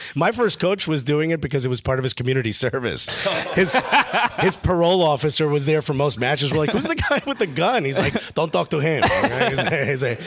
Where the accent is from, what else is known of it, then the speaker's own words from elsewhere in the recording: Newark, New Jersey, United States; He's from Brooklyn. I'm originally from Newark.